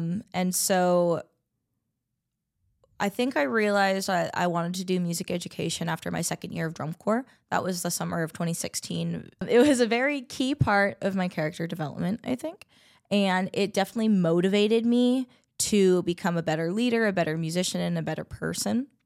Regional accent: Houston, Texas, United States; I am originally from the Houston area, born and raised, went to school in Missouri City, Texas, graduated in 2017

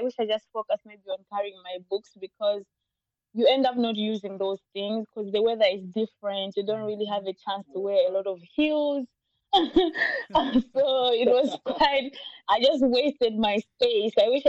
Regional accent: Blantyre, Southern Region, Malawi; moved away as an adult; now in Lithuania; I'm originally from Malawi. I come from the city of Blantyre, which is the second biggest city in Malawi.

